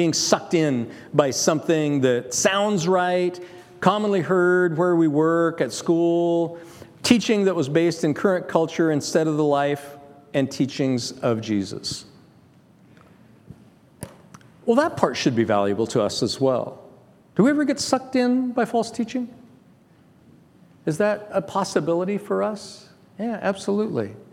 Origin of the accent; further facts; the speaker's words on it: Longview, Washington, United States; I grew up in Longview, pulp town. There were 3 pulp mills.